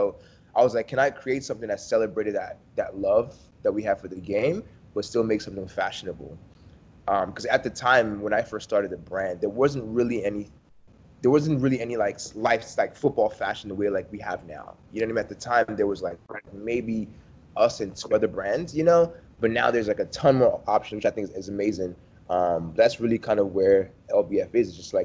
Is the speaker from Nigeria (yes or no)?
yes; Nigeria; now in United States; I was born and raised in Nigeria.